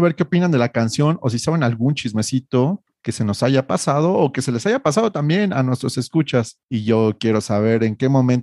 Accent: Mexico; el guiño a México con las trompetas también es muy especial para mí como mexicano.

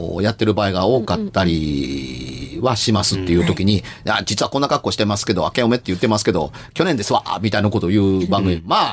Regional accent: Amagasaki, Hyogo, Japan; 僕は尼崎向こうの出身ですから、当時仕事 自分自身は東京に仕事にいたわけなんですけれども

